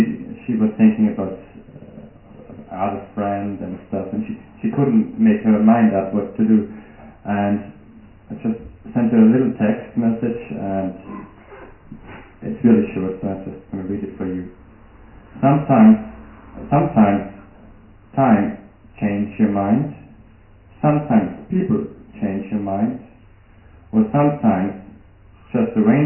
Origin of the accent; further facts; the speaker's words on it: Austria; Native English speaker, I'm from Austria